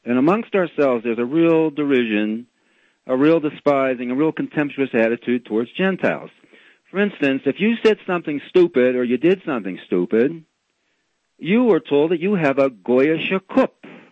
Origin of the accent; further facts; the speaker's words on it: Pittsburgh, Pennsylvania, United States; When I finally went to college, I grew up in Pittsburgh, PA, and I went to a college way out in Los Angeles. I got as far away as I could.